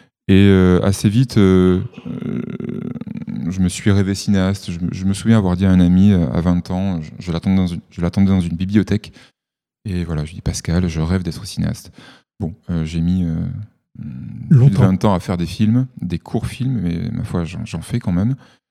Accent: Provence-Alpes-Côte d'Azur, France; je suis chez mes parents dans le sud de la France. Je suis originaire de Provence, entre Avignon et Marseille.

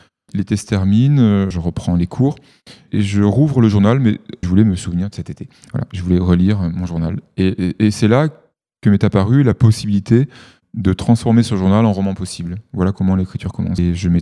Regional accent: Provence-Alpes-Côte d'Azur, France; je suis chez mes parents dans le sud de la France. Je suis originaire de Provence, entre Avignon et Marseille.

